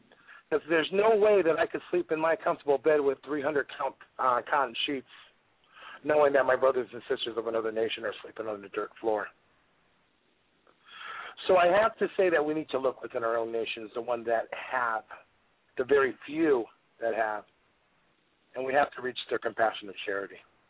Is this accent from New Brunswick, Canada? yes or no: yes; New Brunswick, Canada; Because I'm from the Madawaska Maliseet.